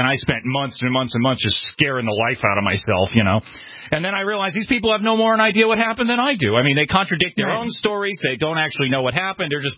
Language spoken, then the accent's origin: English; New York, United States; Now, I'm from New York, so you can imagine, there's a lot of 9/11 skepticism there.